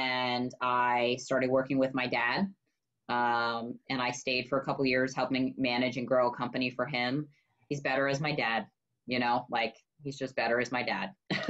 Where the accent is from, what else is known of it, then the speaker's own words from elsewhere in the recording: Maryland, United States; also born or lived in Pennsylvania; So I'm from Maryland, but then I went to school and I stayed because that's where my sober network was.